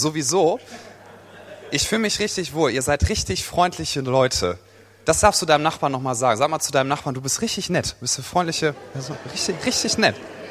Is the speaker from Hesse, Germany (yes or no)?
no; Wuppertal, North Rhine-Westphalia, Germany; Dann, ich komme ja aus Wuppertal.